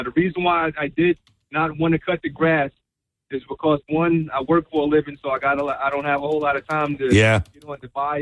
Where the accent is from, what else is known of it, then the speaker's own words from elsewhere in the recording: Roselle, United States; In Roselle.